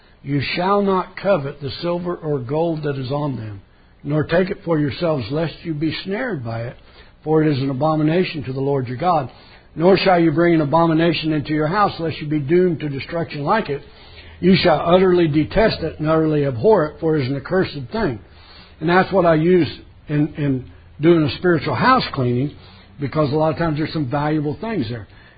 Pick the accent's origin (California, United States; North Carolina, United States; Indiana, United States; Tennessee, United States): Indiana, United States; also born or lived in Texas; I don't know, y'all, I'm from Texas. Well, I'm originally from Indiana